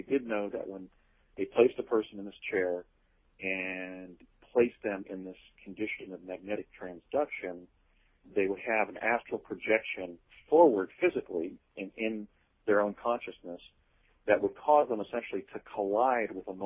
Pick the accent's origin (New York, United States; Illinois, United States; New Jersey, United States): New Jersey, United States; You know, at the time I was in Pegasus, I was growing up in New Jersey.